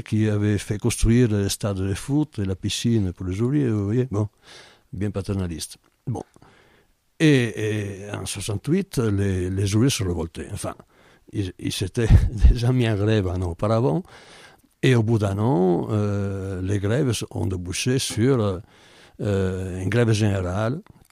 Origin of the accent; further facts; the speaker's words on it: Veneto, Italy